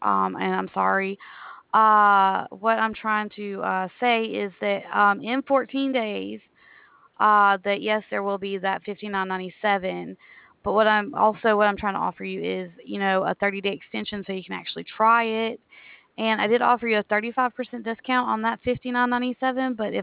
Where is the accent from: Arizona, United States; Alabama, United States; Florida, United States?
Alabama, United States; Prattville; I'm from Alabama, actually.